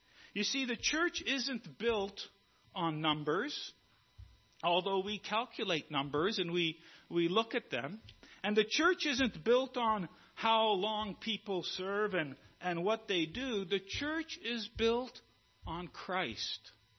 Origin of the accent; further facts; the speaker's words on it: Montreal, Quebec, Canada; know, many of you know, I was raised in Montreal.